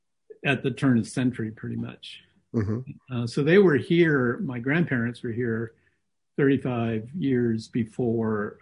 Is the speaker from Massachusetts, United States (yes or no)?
no; Monterey, California, United States; also born or lived in Chicago; they were both born in Monterey, which is primarily where I grew up. Even though I was born in Chicago, we moved back here when I was five.